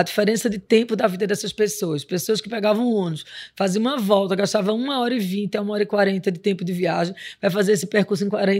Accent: Northeast Region, Brazil; accent: Northeastern Brazilian; Eu brinco que a gente é um grupo totalmente nordestino, né? O sotaque ainda está carregado.

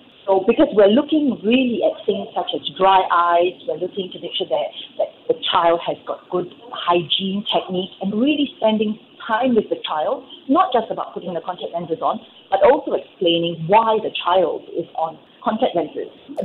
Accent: Singapore; I'm Singaporean

